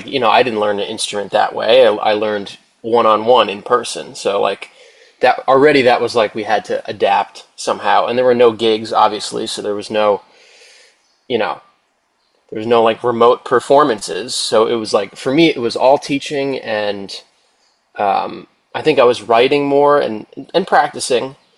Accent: Bethpage, New York, United States; I grew up in Bethpage, and I had all my family was basically like within like a 5 or 10 minute commute. So it was like this very tight-knit, small, idyllic upbringing.

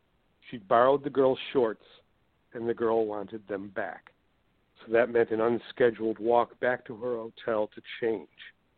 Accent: Genesee Junction, United States; and that's the devil at Genesee Junction. So it's my hometown.

